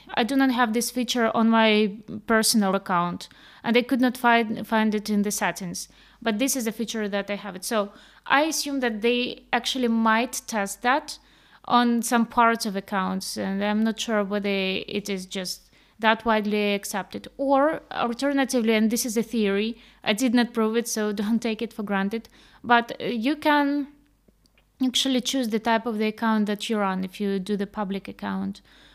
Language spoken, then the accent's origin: English; Eastern Ukraine, Ukraine; English is a second language; And she hears my accent. So she asks me, where are you from? And I'm saying, I'm from Ukraine. Oh, from which part? Oh, you know, Eastern Ukraine.